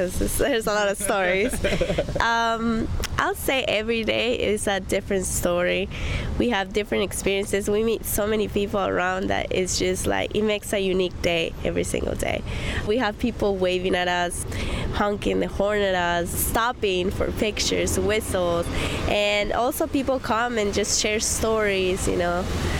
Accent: Peru; now in United States; Well, I grew up in Peru, so we didn't have Oscar Mayer. But as soon as I came to the United States

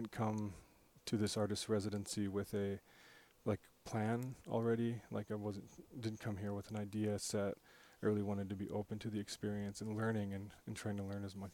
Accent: South Dakota, United States; I'm also from the area, and I'm Native American, I'm Oglala Lakota, so I have a unique perspective, you know, about this area and the Black Hills

